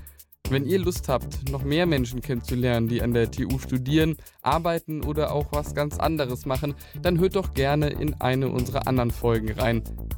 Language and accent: German; Dortmund, North Rhine-Westphalia, Germany; Das ist ja als Dortmunder hier schön zu hören.